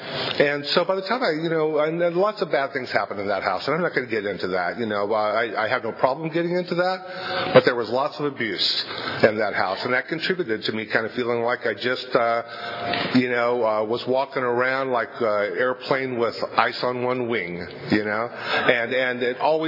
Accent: Fresno, California, United States; Well, I grew up in Fresno, and I'm Italian, Catholic, grew up in a house out in, you know, about 3 miles west of Rodney Park, exactly, actually.

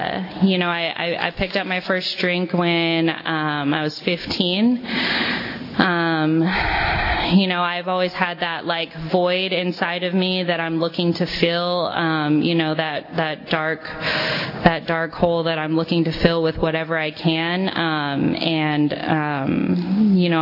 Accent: Fresno, California, United States; You know, I'm from Fresno. I grew up in a nice middle-class family.

